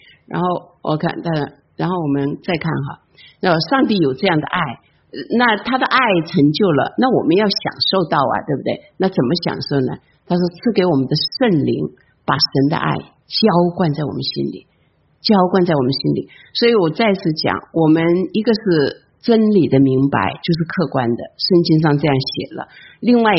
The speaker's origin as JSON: {"language": "Chinese", "country": "China", "said": "那在这里我就想到我们中国人讲哈，他说这个人很爱一个人"}